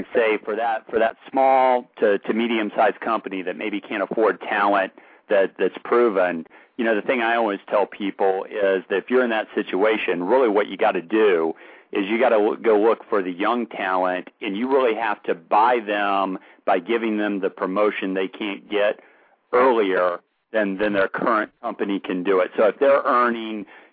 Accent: Missouri, United States; you know, I'm from Missouri.

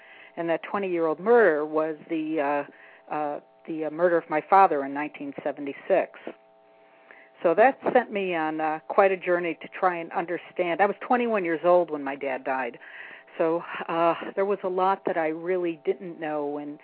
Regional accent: Syracuse, New York, United States; now in Massachusetts, United States; But as I said, I grew up in Syracuse, New York. I now live in Massachusetts.

